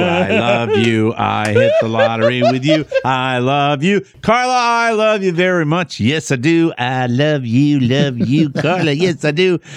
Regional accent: Connecticut, United States; I was raised up in Connecticut rooting for the Giants because my father spent a lot of time in New York and rooted for the Giants.

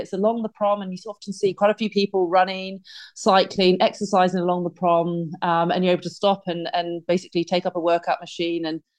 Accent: Bournemouth, South West England, United Kingdom; since obviously being growing up in the UK and growing up in Bournemouth

